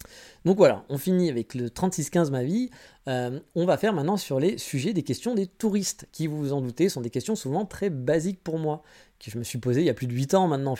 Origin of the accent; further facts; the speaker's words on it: France; moved away; je suis parti de France